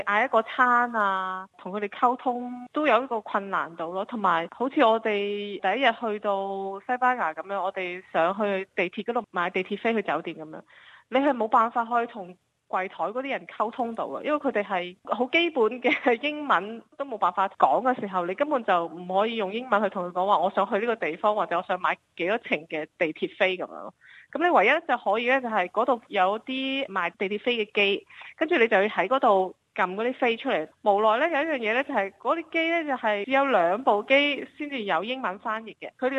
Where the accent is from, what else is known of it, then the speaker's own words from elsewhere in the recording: Macau; 因為我本身是澳門人